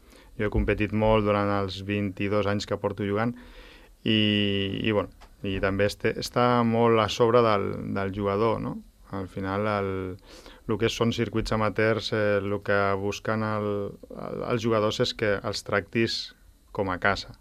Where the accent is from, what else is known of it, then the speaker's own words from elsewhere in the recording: Barcelona, Catalonia, Spain; El meu pare és anglès i la meva mare és sueca. Però jo he nascut a Barcelona, sí.